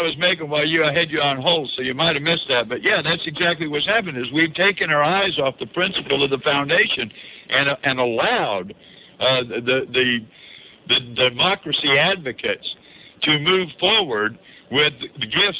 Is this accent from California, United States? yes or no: yes; Santa Cruz, California, United States; especially when you're growing up in Santa Cruz, where this left-wing giveaway stuff is so prevalent.